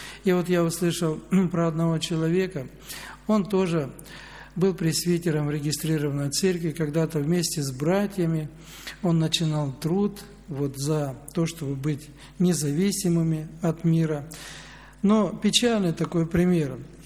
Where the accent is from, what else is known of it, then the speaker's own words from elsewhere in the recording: Belarus; Ну и он услышал, что я с Белоруссии